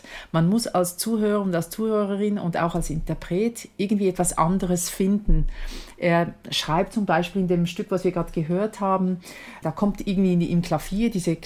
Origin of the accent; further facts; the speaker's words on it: Schwyz, Switzerland; born there; Ich bin in Schwyz geboren, das ist, wie gesagt, ein bisschen weniger, mit weniger Seeanstoß, aber auch im gleichen Tal quasi.